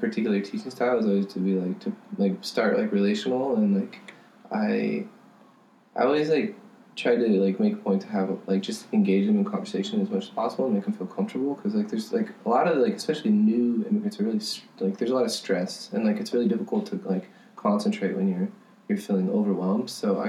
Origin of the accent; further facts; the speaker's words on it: Seattle, Washington, United States; now in New York City, United States; I was like, well, I'm from Seattle. We don't, like, most people there is, like, don't yell as much.